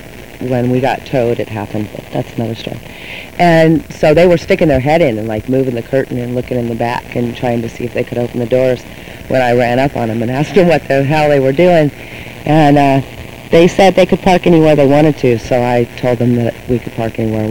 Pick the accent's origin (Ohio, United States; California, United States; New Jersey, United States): California, United States; Los Angeles; now in Santa Cruz, United States; I'm originally from Los Angeles, spent 15 years there